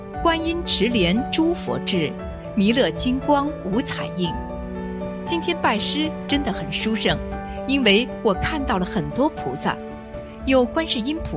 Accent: Heilongjiang, China; 我是黑龙江的

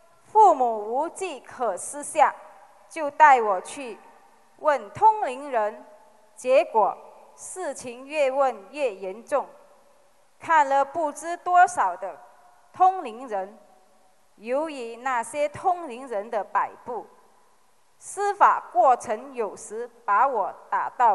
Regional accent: Malaysia; 我是来自马来西亚的

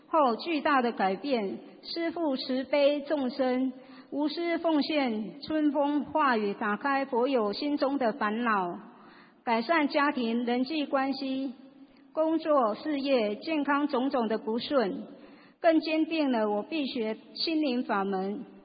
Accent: Taipei, Taiwan; 我来自台湾台北

